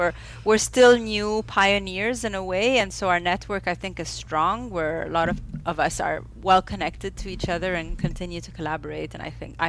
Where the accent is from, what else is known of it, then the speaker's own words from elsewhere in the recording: Egypt; moved away as an adult; now in United States; I am half Egyptian, half Italian. I was born and raised in Egypt. I only moved to the U.S. 5 years ago to pursue this academic career.